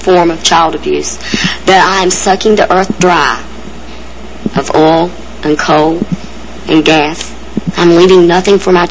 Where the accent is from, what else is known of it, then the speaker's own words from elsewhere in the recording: Marfork, West Virginia, United States; I'm from Coal River, West Virginia, originally from Marfork.